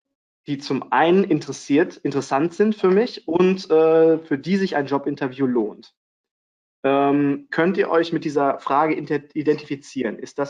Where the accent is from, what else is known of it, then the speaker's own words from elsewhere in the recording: Frankfurt am Main, Hesse, Germany; born there; now in Cologne, Germany; ich bin 39 Jahre alt, wohne jetzt im schönen Köln, gebürtig aus Frankfurt am Main.